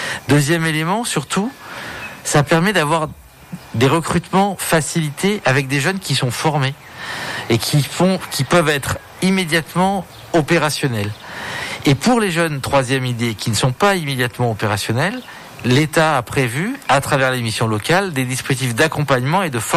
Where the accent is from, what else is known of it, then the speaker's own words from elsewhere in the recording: Clermont-Ferrand, Auvergne-Rhône-Alpes, France; Moi, je suis auvergnat d'origine. J'ai grandi à Clermont-Ferrand, dans un quartier qui d'ailleurs relève de la poétique de la ville.